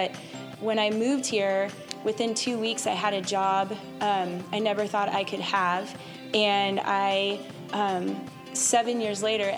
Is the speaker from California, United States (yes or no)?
yes; California, United States; also born or lived in Texas; I grew up in California, and I found myself in college or out of college in Texas